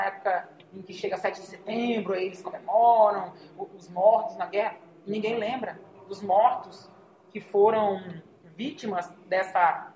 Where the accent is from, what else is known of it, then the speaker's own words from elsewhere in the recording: Rio Grande do Sul, Brazil; born there; Eu nasci na aldeia do Ligeiro, que é uma aldeia próxima, deixa eu ver uma referência, próxima de Passo Fundo.